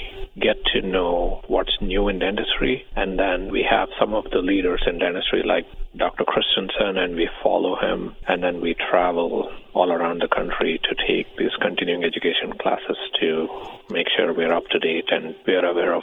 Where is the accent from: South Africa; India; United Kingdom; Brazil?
India; moved away as an adult; now in United States; I am originally from India, and I did my bachelor's in dentistry in India, and I graduated in 2009. And then I came to Michigan